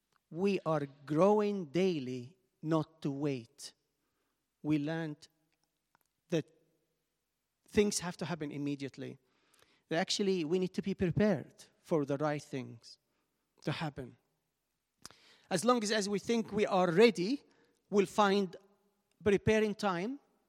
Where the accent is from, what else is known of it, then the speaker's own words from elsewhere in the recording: Egypt; now in London, United Kingdom; I came to London from Egypt, that's 1995, quite long time. I had to write a letter to my family, wait 2 weeks, and the letter will come back.